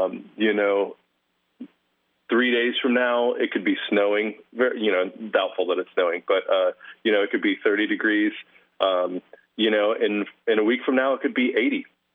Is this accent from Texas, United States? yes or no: yes; Texas, United States; also born or lived in Clarksville, Tennessee; But, my family, at least on my father's side, is from Texas. I was raised in Texas from 5 or 6 years old.